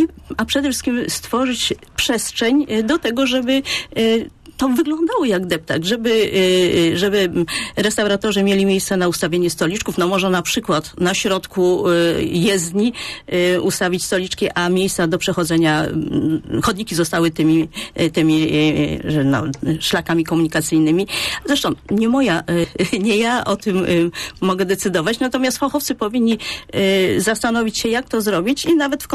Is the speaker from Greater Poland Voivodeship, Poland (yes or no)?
yes; Poznań, Greater Poland Voivodeship, Poland; Myślę, że my wszyscy poznaniacy